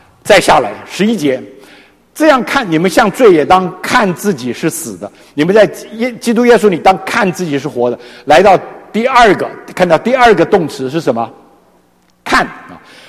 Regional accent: China; 哎呀，我们中国人呢怎么一算呢

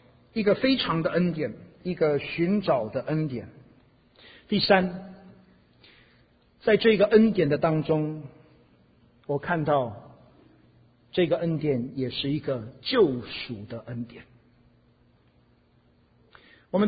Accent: Taiwan; 我想你们听我的口音，大概也有不少人知道我的普通话，我的国语是在台湾学的啊。

